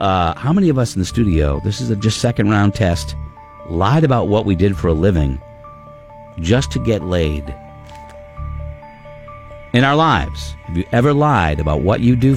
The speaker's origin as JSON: {"language": "English", "town": "Somersworth", "region": "New Hampshire", "country": "United States", "tie": "born or raised there", "said": "No, we were lucky enough in my hometown of Summersworth to have our own Ames."}